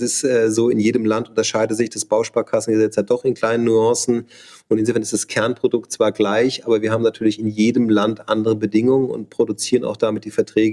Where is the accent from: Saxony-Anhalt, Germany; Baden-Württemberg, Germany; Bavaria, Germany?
Bavaria, Germany; also born or lived in Hamburg; ich bin in Bayern aufgewachsen, also im Süden von München. Das ist schon die Homebase, ja, die habe ich auch nie ganz aufgegeben.